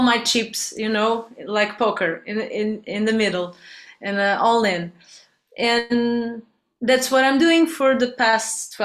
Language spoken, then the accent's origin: English; Portugal; English is a second language; I'm from Portugal, that's why the name